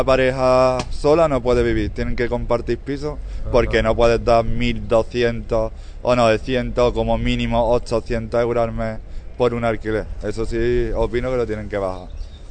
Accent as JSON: {"language": "Spanish", "town": "Castil de Campos", "region": "Andalusia", "country": "Spain", "lives_now": "Mallorca, Spain", "said": "Yo soy de Castil de Campos, pero vivo en Mallorca."}